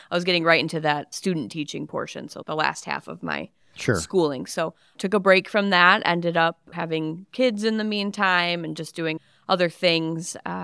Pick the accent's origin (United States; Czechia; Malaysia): United States; St. Clair, Michigan; I live in St. Clair currently. I grew up in St. Clair. Really just been here since I was very little, like first grade. So I've been in the St. Clair area, Blue Water area, all of that I can remember.